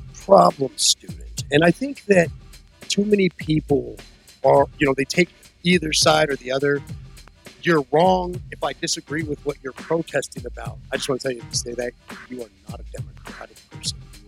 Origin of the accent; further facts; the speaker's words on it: the South, United States; I was raised down in the South where people are taught to be kind